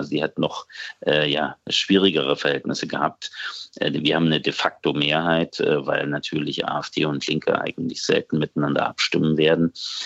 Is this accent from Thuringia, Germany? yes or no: yes; Thuringia, Germany; wir haben als Thüringer sogar eine spezielle Perspektive in diese Diskussion mit einzubringen